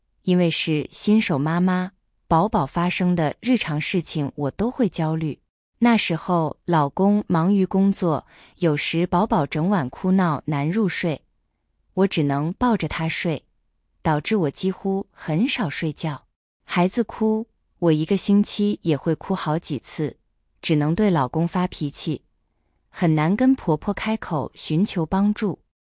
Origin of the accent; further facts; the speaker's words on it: Xiaogan, Hubei, China; 我来自湖北孝感，生长在一个非常迷信的传统乡村家庭，